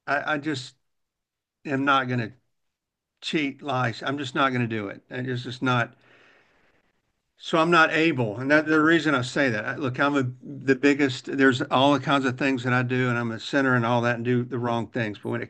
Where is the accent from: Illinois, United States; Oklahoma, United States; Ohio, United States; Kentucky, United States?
Oklahoma, United States; I'm from Oklahoma originally.